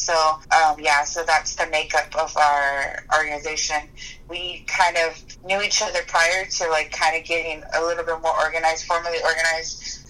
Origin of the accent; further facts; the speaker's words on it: Corpus Christi, Texas, United States; I was born and raised in the Corpus Christi Bay Area.